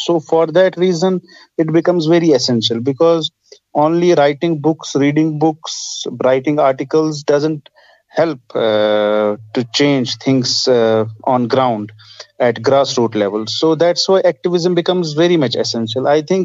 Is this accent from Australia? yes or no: no; Srinagar, Jammu and Kashmir, India; I am a doctoral candidate at University of Haifa, Israel. I am come from Srinagar, Kashmir, that is a conflict zone. I have lived most of my life here.